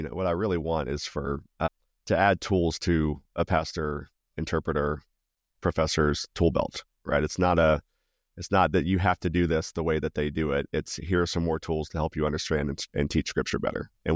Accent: Texas, United States; It's a trade-off. I mean, I'm a Texan, so I'm living it.

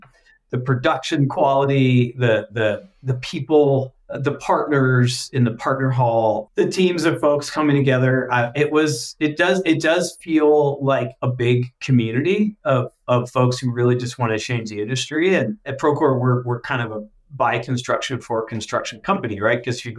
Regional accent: Denver, Colorado, United States; I was raised in Denver, Colorado. My dad is a retired general contractor in Denver.

